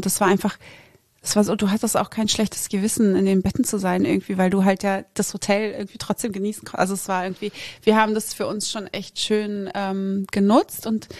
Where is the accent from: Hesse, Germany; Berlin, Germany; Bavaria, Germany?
Berlin, Germany